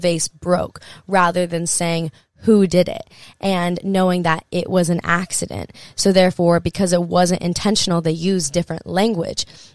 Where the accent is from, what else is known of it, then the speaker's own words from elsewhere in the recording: Hawaii, United States; Like, and I grew up in Hawaii, and with that, I had this big pressure around feeling like, oh, I'm not a surfer or whatever.